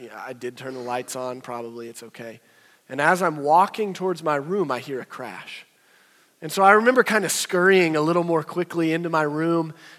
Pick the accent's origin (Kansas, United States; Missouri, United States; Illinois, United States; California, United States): Missouri, United States; Branson; I grew up in Branson. You play in creeks, and you touch squirrels.